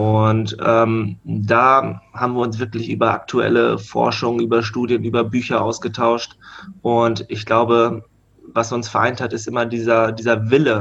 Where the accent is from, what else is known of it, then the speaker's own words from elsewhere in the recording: Hanover, Lower Saxony, Germany; Ich komme aus Hannover, ich bin beim SC Germania List aufgewachsen